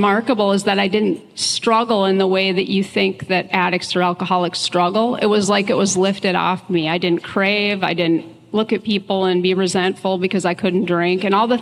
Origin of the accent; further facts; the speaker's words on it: Duluth, Minnesota, United States; I'm from Minnesota, and I lived up in Duluth then, which is my hometown.